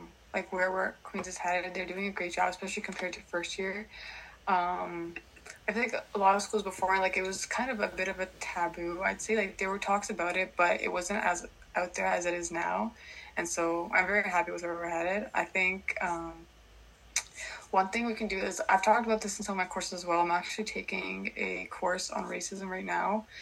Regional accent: India; first language Punjabi; English is a second language; I'm very happy with that accent because that is my background. I'm Indian. I'm very proud of it. And also, like, as a kid, like, I speak Punjabi, that is my mother tongue

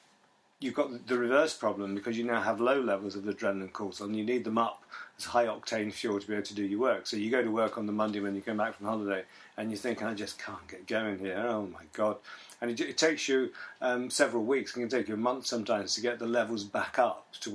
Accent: United Kingdom; one of the things which is really, really embarrassing, I think, about being British is that very few British people speak foreign languages.

